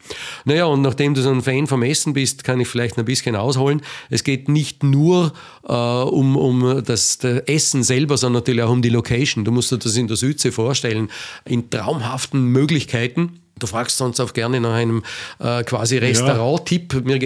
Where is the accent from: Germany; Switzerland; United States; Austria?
Austria